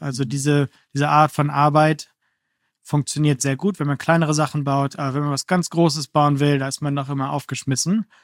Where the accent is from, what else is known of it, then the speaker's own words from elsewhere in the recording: Aalten, Lower Saxony, Germany; Ich bin aufgewachsen in Aalten bei Hannover. Ganz, ganz kleines Dorf, damals vielleicht 2000 Leute.